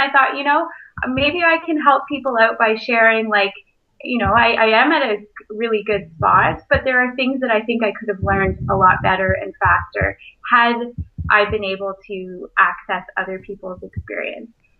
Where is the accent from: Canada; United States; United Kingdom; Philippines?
Canada; Brampton, Ontario; also born or lived in Kingston, Canada / Toronto, Canada; I grew up in Brampton, you know, went to Kingston to do my undergrad, lived in Toronto, was at CCNM.